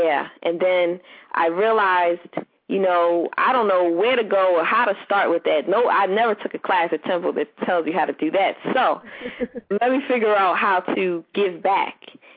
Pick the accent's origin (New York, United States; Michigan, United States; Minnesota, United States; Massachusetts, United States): New York, United States; So I grew up in New York and taught in Philadelphia